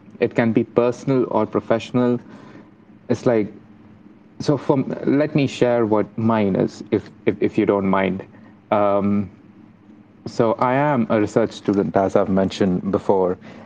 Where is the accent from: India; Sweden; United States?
India; moved away as an adult; I'm an international student, I'm from India